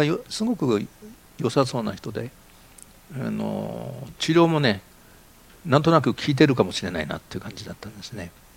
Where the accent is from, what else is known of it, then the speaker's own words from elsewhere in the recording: Tokyo, Japan; born there; だって東京生まれだからね、我々は。